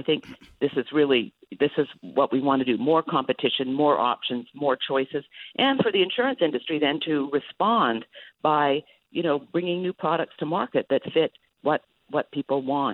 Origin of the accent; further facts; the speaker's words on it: Canada; I'm Canadian, I grew up under single payer.